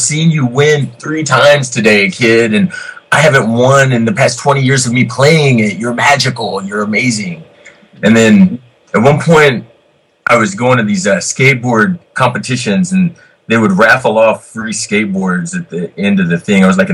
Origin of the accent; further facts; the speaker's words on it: the South, United States; because I was raised in the South, and I don't really, those rules don't apply to me at all, but I still got my upbringing in my soul, you know?